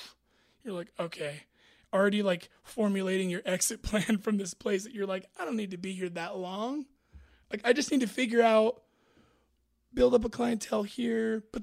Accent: Hanford, California, United States; The Central Valley. Mm-hmm. I grew up in Hanford. That's right near Fresno.

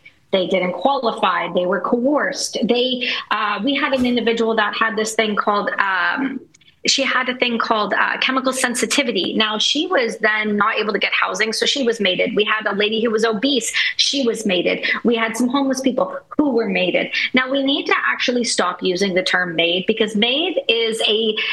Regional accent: Canada; I'm Canadian

